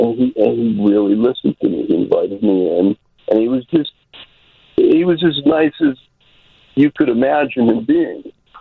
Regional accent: Pittsburgh, Pennsylvania, United States; But it turns out Mr. Rogers' Neighborhood was produced in my hometown, Pittsburgh.

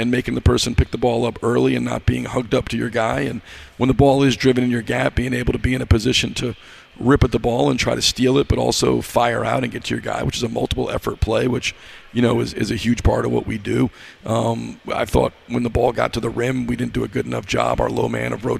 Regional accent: New York, United States; I grew up in New York. I'm a Giants fan, a Yankees fan.

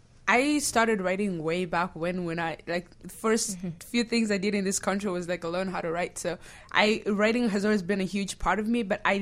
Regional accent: Uganda; now in Chicago, United States

